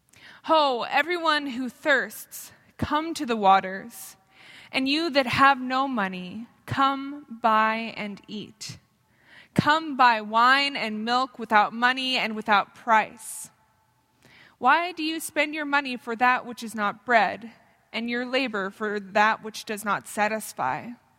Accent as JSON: {"language": "English", "town": "San Jose", "region": "California", "country": "United States", "tie": "born or raised there", "said": "from growing up in San Jose, California."}